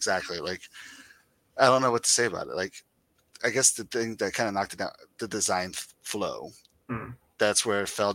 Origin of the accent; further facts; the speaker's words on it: Kentucky, United States; I don't know. I'm from Kentucky.